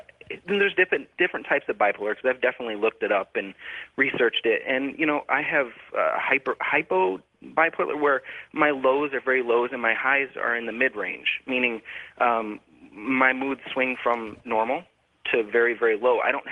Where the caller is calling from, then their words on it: Bellingham, Washington, United States; I'm calling from Bellingham, Washington.